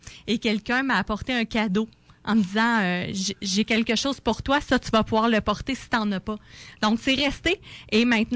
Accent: Sept-Îles, Quebec, Canada; ce qui est drôle, c'est qu'on vient de Sept-Îles

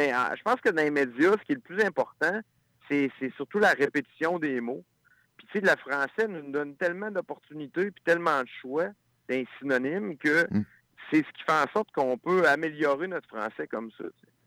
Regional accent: Saint-Nazaire-de-Dorchester, Quebec, Canada; accent: Beauce; moi, je viens de Bellechasse, je viens de Saint-Nazaire, puis quand j'ai commencé ma carrière, je veux pas, quand je suis arrivé à Québec, ben là, on me disait que j'avais un accent de la Beauce.

